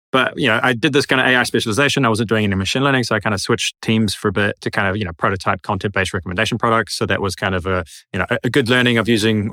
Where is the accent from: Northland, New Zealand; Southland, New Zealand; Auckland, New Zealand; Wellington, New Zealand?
Wellington, New Zealand; moved away as an adult; So I did my undergrad in New Zealand. So I grew up in Wellington.